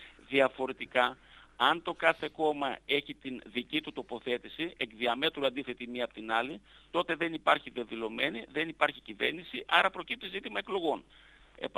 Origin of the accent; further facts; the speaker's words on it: Macedonia, Greece; εγώ ως Μακεδόνας